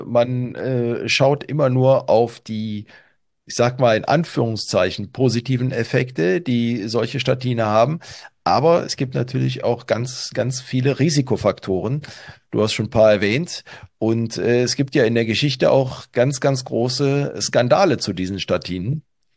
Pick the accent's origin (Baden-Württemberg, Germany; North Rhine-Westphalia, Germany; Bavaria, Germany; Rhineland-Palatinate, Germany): North Rhine-Westphalia, Germany; Cologne; wir kommen hier beide aus Köln